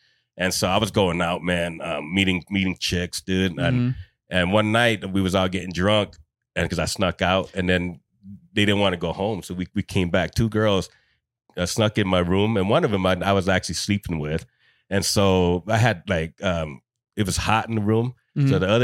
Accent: Salt Lake City, Utah, United States; I grew up in Glendale. Okay. You guys know the Glendale area?

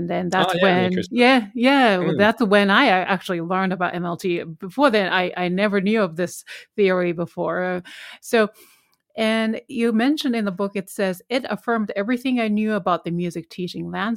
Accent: Japan; English is a second language; I'm originally from Japan. I'm Korean.

